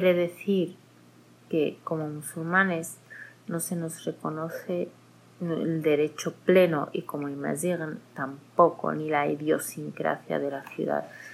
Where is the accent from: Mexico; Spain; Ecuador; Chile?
Spain; Melilla; Yo soy de Melilla, donde la mitad de la población o más de la mitad de la población somos musulmanes